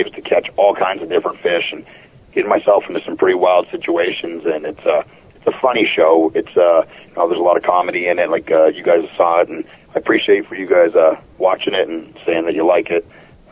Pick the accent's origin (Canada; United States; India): Canada; I grew up in Canada in a little village, population of about 100 people. My house was right on a river.